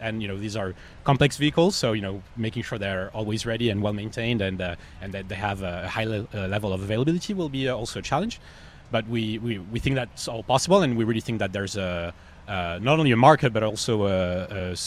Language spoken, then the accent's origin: English; France; And I'm originally from France